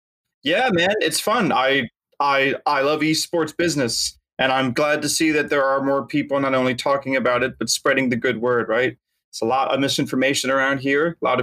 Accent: California, United States; So I grew up in NorCal

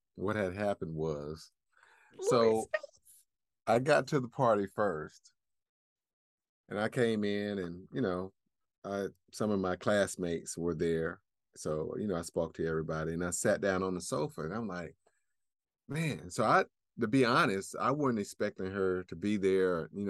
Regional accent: Atlanta, Georgia, United States; So it's a very small town, and I grew up in Atlanta.

